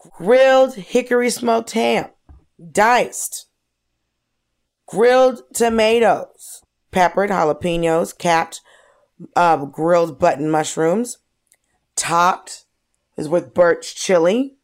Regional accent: Georgia, United States; like, I grew up in Georgia.

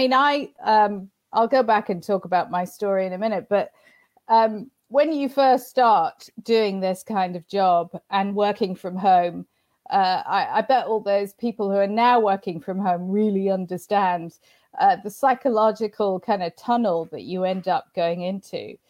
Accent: Hong Kong; also born or lived in Singapore / Israel; So I'm a Brit by birth, but by the time I was 18, I'd lived on three continents. I was brought up in Hong Kong, Singapore, and Israel, oddly.

